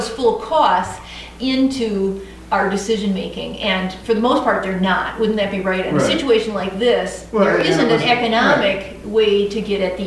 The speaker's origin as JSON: {"language": "English", "region": "Indiana", "country": "United States", "said": "I know I'm from Indiana."}